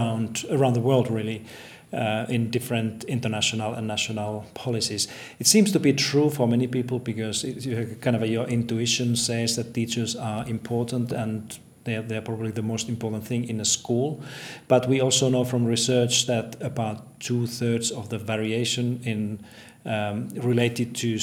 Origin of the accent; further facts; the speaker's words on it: Finland; I'm from Finland.